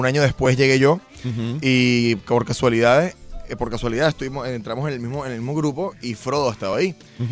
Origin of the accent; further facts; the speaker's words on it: Venezuela; Yo también soy de Venezuela.